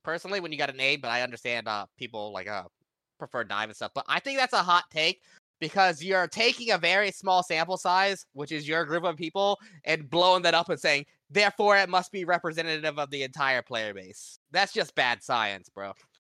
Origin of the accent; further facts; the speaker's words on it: Ohio, United States; accent: Ohio; Is it my Ohio accent? I probably have one of the most Ohio accents you've ever heard.